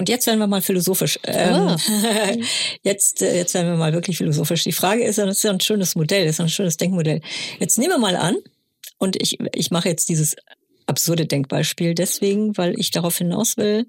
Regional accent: Germany; wir sind hier gezeugt worden, wir sind hier geboren worden. Wir sind Deutsche.

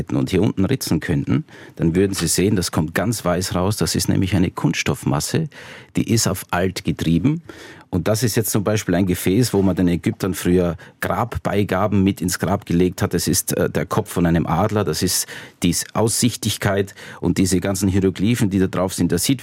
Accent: Styria, Austria; born or raised there; also born or lived in Innsbruck

